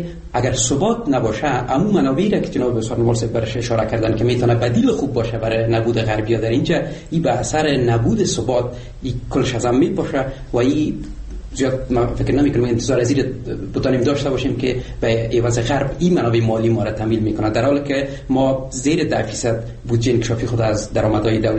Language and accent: Persian; Afghanistan; به عنوان یک افغان